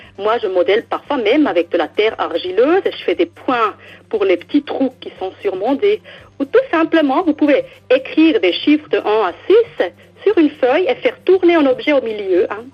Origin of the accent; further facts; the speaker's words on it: Switzerland; Et chez nous en Suisse, en fait, cette recette, elle est même politique.